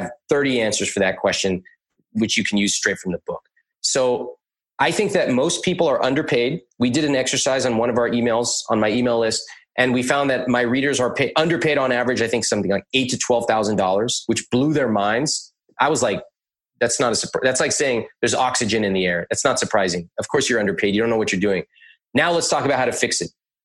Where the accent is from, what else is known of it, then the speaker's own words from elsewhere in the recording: United States; Anyone with ethnic parents probably does. And then I grew up in America, so I also know American culture as well.